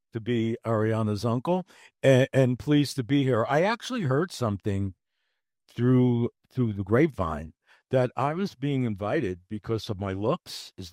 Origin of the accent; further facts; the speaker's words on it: Brooklyn, New York, United States; So I started out growing up in Brooklyn, New York.